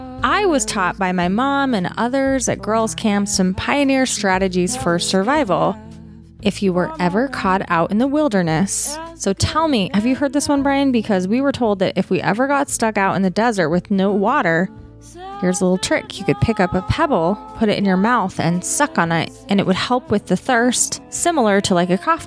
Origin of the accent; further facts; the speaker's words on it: Utah, United States; But because I'm from Utah, San Pete County stock, and my ancestor walked back and forth pregnant 2,000 miles, we say wives with an F, damn it.